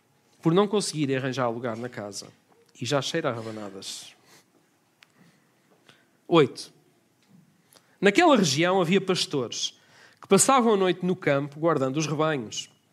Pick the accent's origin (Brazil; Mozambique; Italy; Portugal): Portugal; Vila Nova de Gaia, Norte; Cresci em Gaia, lá no Norte.